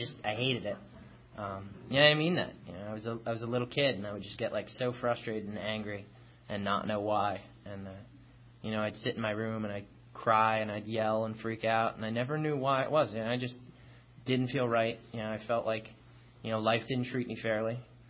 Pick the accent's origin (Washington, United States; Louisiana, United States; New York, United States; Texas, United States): New York, United States; Long Island; I grew up in Long Island, one of six kids.